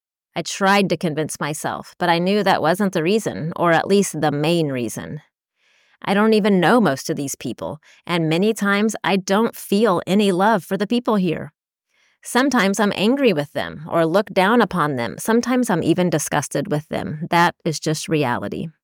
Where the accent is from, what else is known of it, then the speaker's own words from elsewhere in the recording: United States; I was raised in America, and there are things about American culture that I love.